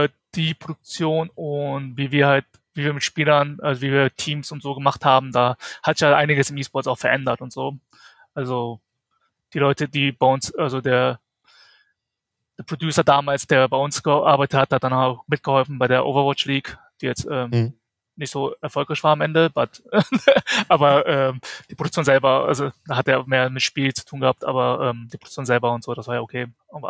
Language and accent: German; Düsseldorf, North Rhine-Westphalia, Germany; now in Atlanta, United States; gebürtiger Düsseldorfer, aber bin seit circa fast jetzt 9 Jahren nach Amerika gezogen, Atlanta.